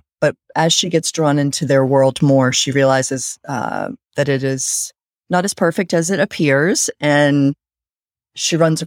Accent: North Carolina, United States; I grew up in North Carolina and spent both of my sets of grandparents and my parents are from Winston-Salem, which is the home of R.J. Reynolds Tobacco. And I spent a lot of time there as a kid.

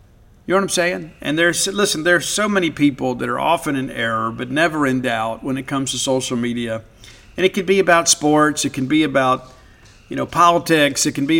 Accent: Mississippi, United States; I grew up in South Mississippi where we don't tolerate disrespect, and the Hatfields and McCoys are a real thing.

